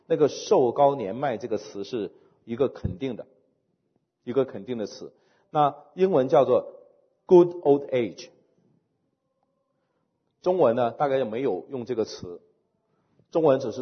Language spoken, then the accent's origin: Chinese; China